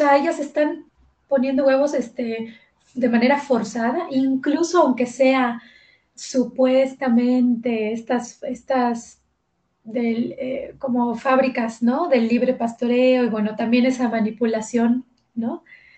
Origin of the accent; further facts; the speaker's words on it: Yucatán, Mexico; yo soy de Yucatán y ahí el Día de Muertos se llama Hanal Pishán